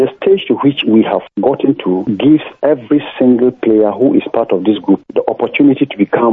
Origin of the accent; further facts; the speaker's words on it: Ghana; obviously I'm Ghanaian, and everybody as myself should be very, very optimistic.